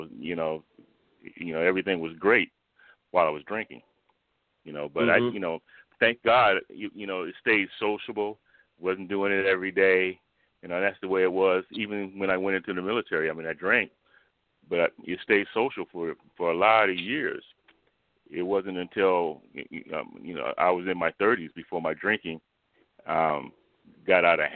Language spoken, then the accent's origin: English; Richmond, California, United States; also born or lived in Oakland; Well, I was born in Oakland, California. I was raised primarily in Richmond